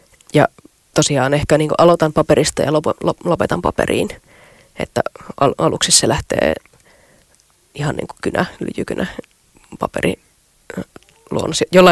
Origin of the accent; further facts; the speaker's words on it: Rovaniemi, Lapland, Finland; Olen Rovaniemeltä kotoisin ja nyt sitten tietyllä tavalla se Lapin valo on ollut läsnä siellä varttuessa myös.